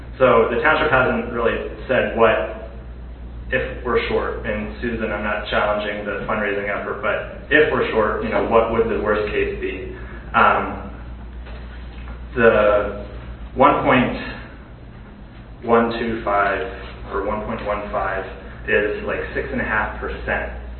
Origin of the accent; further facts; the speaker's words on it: Lititz, Pennsylvania, United States; I grew up in Lititz, PA. It's just in Lancaster County. It's a county down the road.